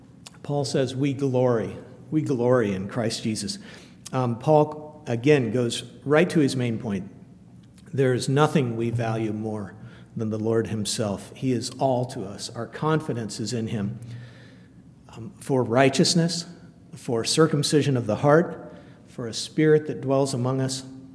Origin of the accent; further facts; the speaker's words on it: Iowa, United States; I'm from Iowa. The heartland of America.